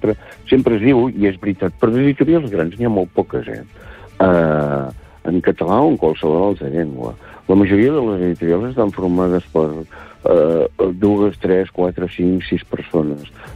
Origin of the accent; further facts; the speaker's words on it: Catalonia, Spain; és que els catalans, si som alguna cosa, és que som catalans.